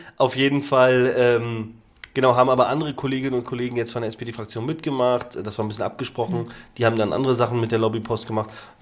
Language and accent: German; Greifswald, Mecklenburg-Vorpommern, Germany; Ich komme aus Greifswald, Universitätsstadt